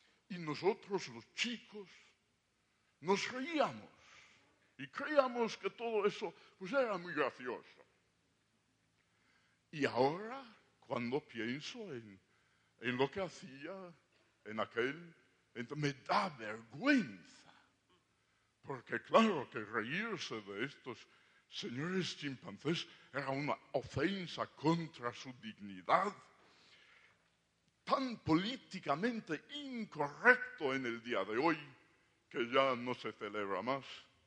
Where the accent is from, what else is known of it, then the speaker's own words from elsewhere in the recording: London, United Kingdom; Yo de niño vivía en Londres, en una zona muy cerca al parque zoológico